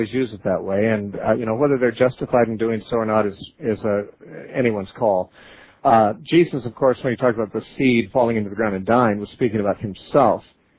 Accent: Santa Cruz, California, United States; our next caller is Diane, who's calling us from Santa Cruz, California, my hometown.

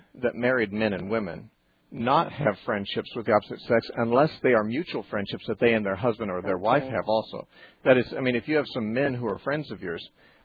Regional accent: Santa Cruz, California, United States; Okay, next we're going to talk to Deborah from Santa Cruz, California, my hometown.

